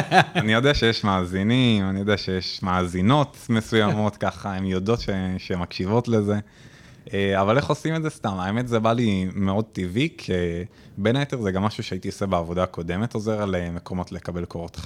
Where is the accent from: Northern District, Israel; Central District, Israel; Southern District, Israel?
Central District, Israel; Rishon LeZion; now in Pardes Hanna, Israel; אמא שלי מאשקלון, אבא שלי היה מגבעתיים, אבל... אני במקור מראשון הולדתי, הייתי עד גיל 12. Okay. עם העלייה לכיתה זין עברתי לפרדס חנה